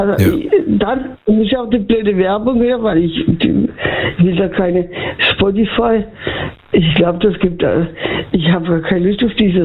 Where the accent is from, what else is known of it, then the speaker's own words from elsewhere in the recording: Baden-Württemberg, Germany; born there; now in Freiburg, Germany; Inzwischen wohne ich in Freiburg, aber geboren bin ich in Hohenlohe.